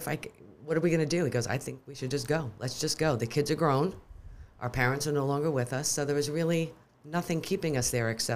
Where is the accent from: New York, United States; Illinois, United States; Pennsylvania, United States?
Pennsylvania, United States; Scranton; born there; I was born in Scranton, Pennsylvania. I did not grow up